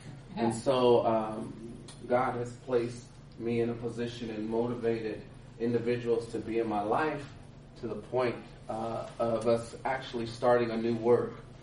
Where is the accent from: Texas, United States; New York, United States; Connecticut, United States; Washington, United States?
Washington, United States; University Place; Okay. I am from University Place, Washington, which is basically in Tacoma, Washington, on the elbow of Seattle, Washington. Beautiful place on West Tacoma.